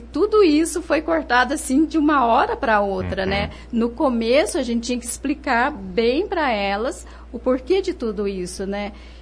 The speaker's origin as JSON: {"language": "Portuguese", "region": "Goiás", "country": "Brazil", "tie": "born or raised there", "said": "Então, eu sou natural de Goiás e eu venho assim de uma família que pode se dizer bem religiosa, porque meu pai era diácono permanente e desde criança eu estudei em colégio de irmãs."}